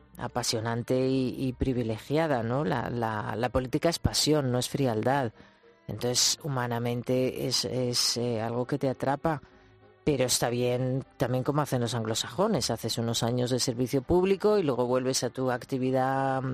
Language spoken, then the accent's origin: Spanish; Spain; nosotros como españoles